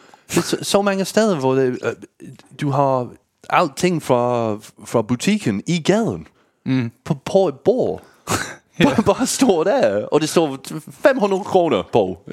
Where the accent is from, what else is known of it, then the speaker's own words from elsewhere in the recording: United Kingdom; Danish is a second language; Men jeg tænker ikke over det, fordi jeg kommer fra Storbritannien.